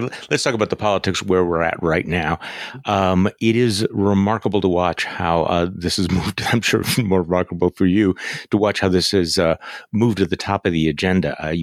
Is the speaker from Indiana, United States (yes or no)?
no; Wisconsin, United States; I'm from Wisconsin.